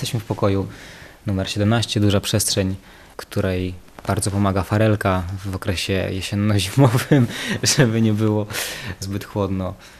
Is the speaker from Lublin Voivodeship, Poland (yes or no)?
yes; Zamość, Lublin Voivodeship, Poland; Bo przestrzeń, w której się tutaj znalazłem, trzyma mnie bardzo, czyli moje rodzinne miasto Zamość, w którym realizuję projekty.